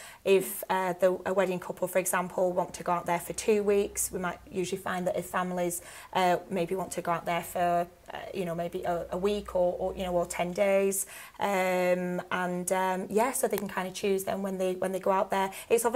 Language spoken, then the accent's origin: English; North West England, United Kingdom; Proper Ribble Valley born and bred. I was born in Worley as well